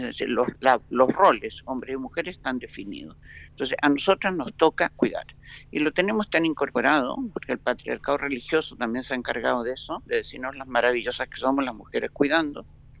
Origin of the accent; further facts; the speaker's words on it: Chile; also born or lived in Spain; yo soy chilena, viví en España, pero actualmente vivo en Chile.